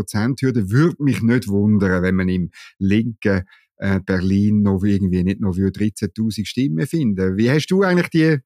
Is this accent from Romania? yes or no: no; Switzerland; das dürfen wir als Schweizer halt frei, wie wir sind, immer noch sagen